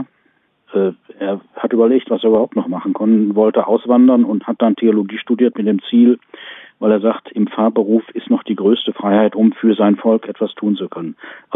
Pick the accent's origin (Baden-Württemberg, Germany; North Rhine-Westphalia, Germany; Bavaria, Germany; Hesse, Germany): North Rhine-Westphalia, Germany; Gelsenkirchen; Und da habe ich ihn in Gelsenkirchen, in meiner Heimat, gehört.